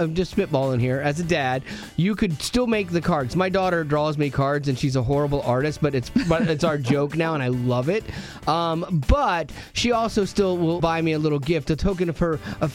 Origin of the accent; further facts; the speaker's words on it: Florida, United States; I grew up going to the beach. I grew up in Florida, and I loved surfing and everything